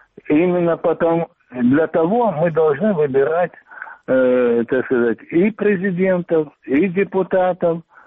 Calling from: Dnipro, Dnipropetrovsk Oblast, Ukraine

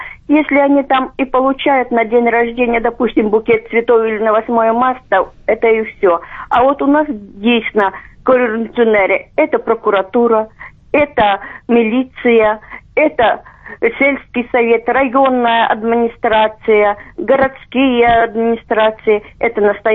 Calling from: Crimea, Ukraine; Я із Крима, Джанкуйський район

